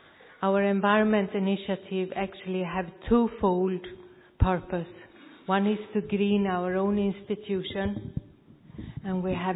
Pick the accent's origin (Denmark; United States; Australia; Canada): Denmark; Copenhagen, Capital Region of Denmark; I'm from Brahmakumaris in Copenhagen, Denmark